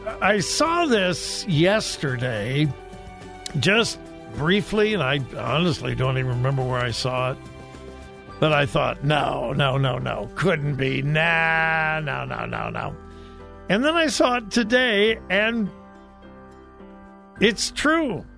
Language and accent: English; California, United States; I grew up in Southern California, and for those of you that are familiar with that area, there's an amusement park called Knott's Berry Farm.